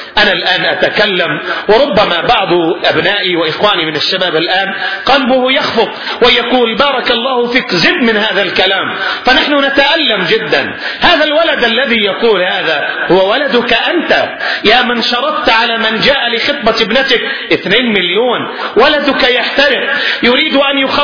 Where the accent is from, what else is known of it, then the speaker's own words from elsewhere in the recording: Yemen; نحن عندنا في اليمن